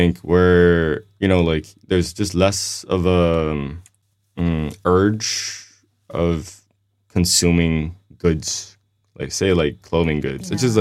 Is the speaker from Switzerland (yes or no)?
yes; Switzerland; I grew up in Switzerland